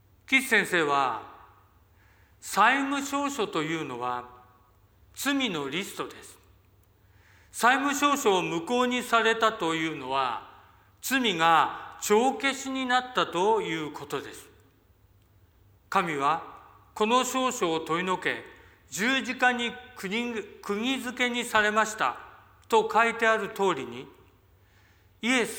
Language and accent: Japanese; Toyama, Japan; 富山、北陸は富山で生まれ育ちました。